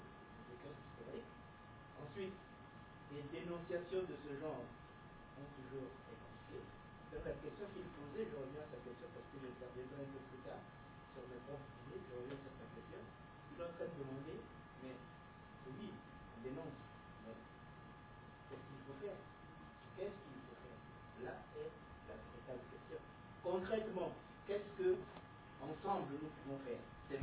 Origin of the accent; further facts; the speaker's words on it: Republic of the Congo; je suis du Congo Brazzaville, donc voisin à notre Congo.